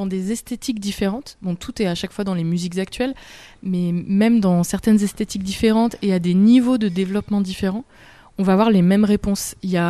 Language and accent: French; Grenoble, Auvergne-Rhône-Alpes, France; je suis allée chercher sur Grenoble, donc là d'où je viens